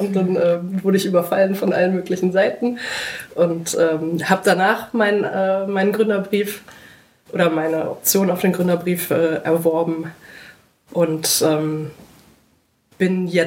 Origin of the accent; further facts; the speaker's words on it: Cologne, North Rhine-Westphalia, Germany; ich komme aus Ehrenfeld.